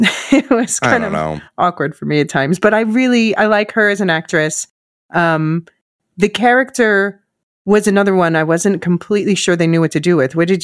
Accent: Pennsylvania, United States; I grew up in outside Philly, or yeah, in the Philly area, and it's a really heavy Italian population.

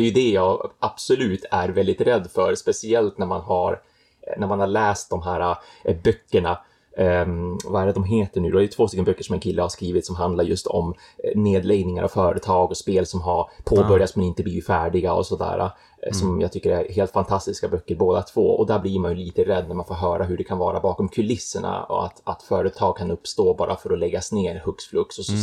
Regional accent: Umeå, Västerbotten County, Sweden; now in Poland; speciellt från Umeå där jag kommer ifrån.

